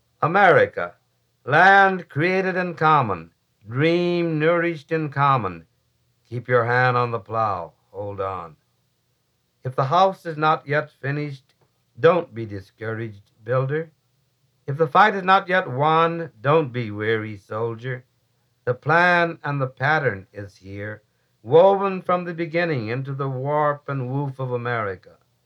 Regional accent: Lawrence, Kansas, United States; also born or lived in Chicago; You know, I grew up in Kansas. In Lawrence and Kansas City, and then later Chicago.

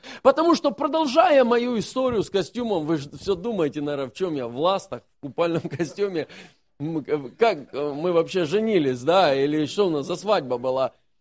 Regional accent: Donetsk, Donetsk Oblast, Ukraine; moved away; И так как я еще из Донецка, из Украины, ни родственников, ни родни, ни прописки, ни гражданства

